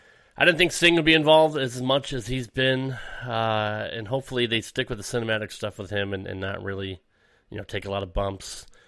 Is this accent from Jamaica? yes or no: no; Nashville, Tennessee, United States; I am from the Nashville area, so TNA was founded right here in Middle Tennessee